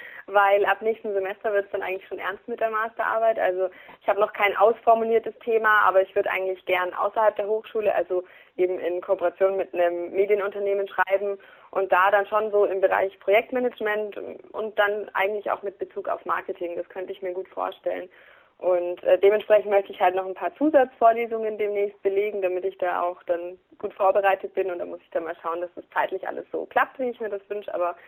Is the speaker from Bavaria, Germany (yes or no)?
yes; Bavaria, Germany; Aus der Nähe von Landsberg am Lech.